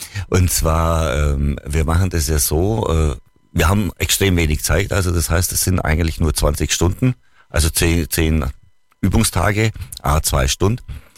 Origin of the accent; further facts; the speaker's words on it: Bavaria, Germany; weil bei uns im Allgäu, mir war das einfach immer zu anstrengend